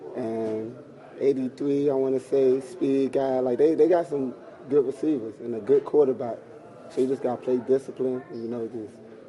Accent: Washington, District of Columbia, United States; Once again, I'm from Washington, D.C., so...

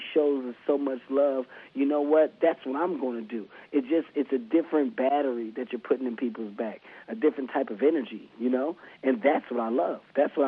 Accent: Philadelphia, Pennsylvania, United States; You know, I am who I am because of growing up in Philadelphia. That's where my stories came from.

